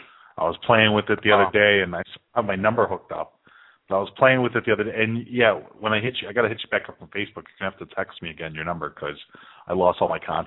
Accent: Chicago, Illinois, United States; And I'm not just, you know, kissing ass because it's my hometown, but Chicago's pretty nuts.

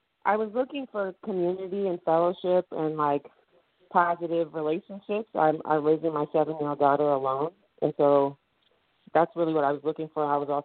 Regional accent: Nebraska, United States; I'm in Nebraska. I grew up in the Christian church here.

